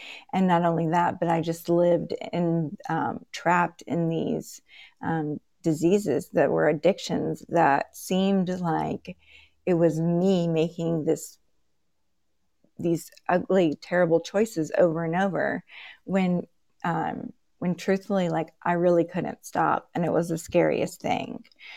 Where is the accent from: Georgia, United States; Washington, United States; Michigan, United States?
Georgia, United States; I was raised in South Georgia, if you notice the accent, and that's, where I live today.